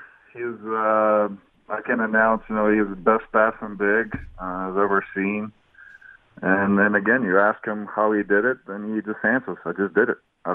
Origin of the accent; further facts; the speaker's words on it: Lithuania; Well, I grew up around basketball. You know, Lithuania is basketball's number one sport by a mile. And my dad played, so I was around